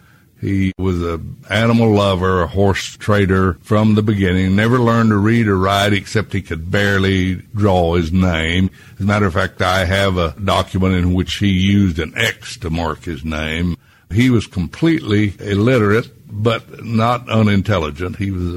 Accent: Bobtown, Pennsylvania, United States; born there; When I was born in Bobtown, there was a doctor in attendance at my home, Dr. John Lawson.

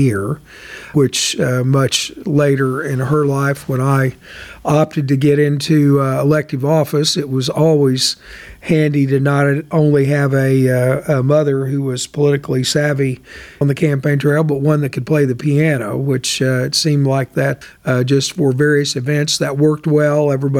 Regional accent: Oklahoma City, Oklahoma, United States; born there; I was born in Oklahoma City, Oklahoma.

